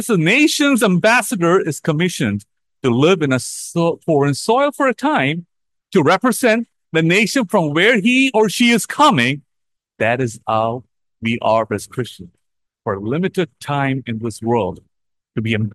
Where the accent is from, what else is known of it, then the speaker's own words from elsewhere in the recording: India; now in United States; as we live in America, initially when we come from India. Then we get our citizenship and it goes on.